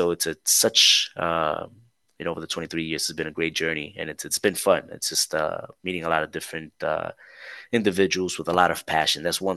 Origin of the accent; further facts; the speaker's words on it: New York, United States; I'm from New York, and my sister is actually a CPA